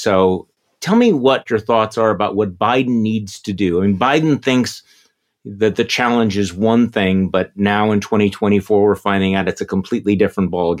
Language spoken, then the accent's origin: English; Wisconsin, United States; Because the system does feel rigged to the average working class, middle class person here in my home state of Wisconsin.